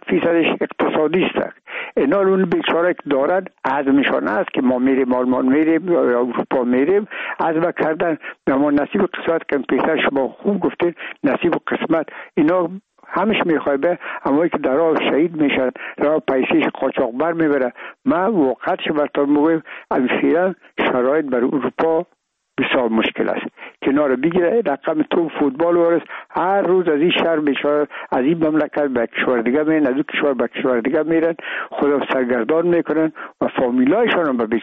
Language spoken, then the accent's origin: Persian; Afghanistan; ما افغان هستیم